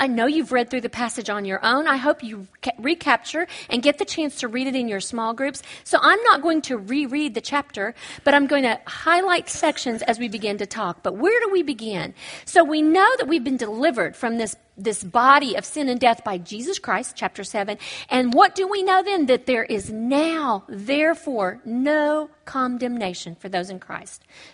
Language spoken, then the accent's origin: English; Oklahoma, United States; but I'm from Oklahoma. There's only two major universities there.